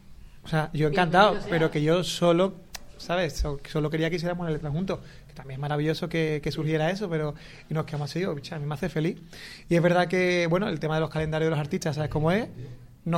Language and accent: Spanish; Cádiz, Andalusia, Spain; yo que soy de Cádiz